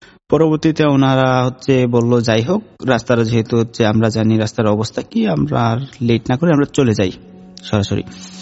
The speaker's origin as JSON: {"language": "Bangla", "town": "Mymensingh", "region": "Mymensingh Division", "country": "Bangladesh", "tie": "born or raised there", "lives_now": "Dhaka, Bangladesh", "said": "ঢাকার বাইরে থেকে না, ঢাকা থেকে আসছি ভাইয়া, আমি ঢাকাতেই থাকি, যদিও আমার গ্রামের বাড়ি ময়মনসিং।"}